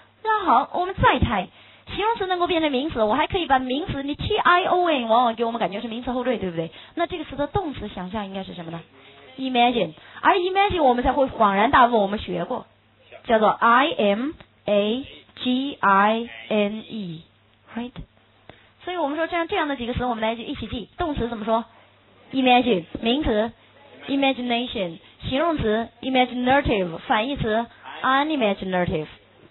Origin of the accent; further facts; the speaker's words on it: China; 这是我们中国人最喜欢说的一句话